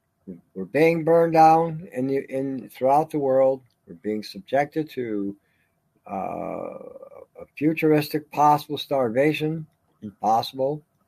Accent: Canada; Canadians, we don't want to fight each other. What do we want to fight? We're Canadian.

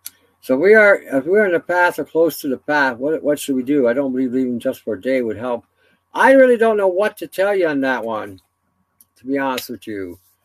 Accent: Canada; Maybe it's because I'm Canadian.

